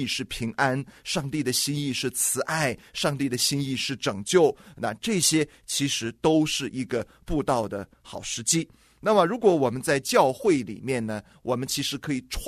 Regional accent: China

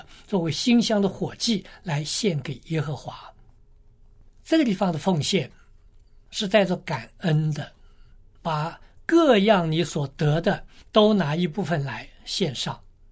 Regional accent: China

